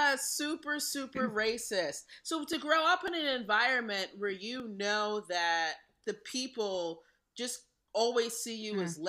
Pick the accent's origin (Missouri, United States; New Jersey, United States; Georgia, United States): New Jersey, United States; No, I'm from a small town in New Jersey.